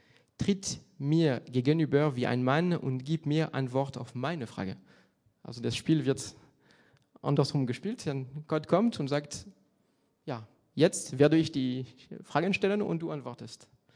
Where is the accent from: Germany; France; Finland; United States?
France; accent: French; German is a second language; damit ihr ein bisschen so mit meinem französischen Akzent das Gedicht hören könnt.